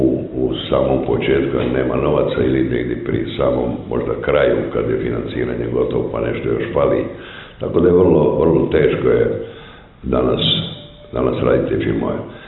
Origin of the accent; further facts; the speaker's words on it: Split, Split-Dalmatia County, Croatia; Ja sam ipak iz Splita, tu je bez obzira na taj socijalistički jugoslavenski dio, stoljećima vladala Venecija, Italija